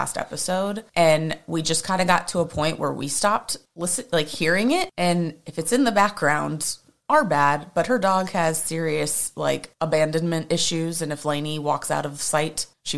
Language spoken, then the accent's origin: English; Texas, United States; And even though we're from Texas, we're not all like gun nuts, just FYI.